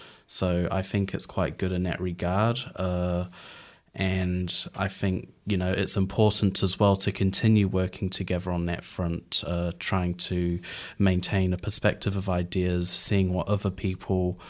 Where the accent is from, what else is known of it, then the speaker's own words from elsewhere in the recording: Hamilton, Waikato, New Zealand; now in Wellington, New Zealand; I'm originally from Hamilton myself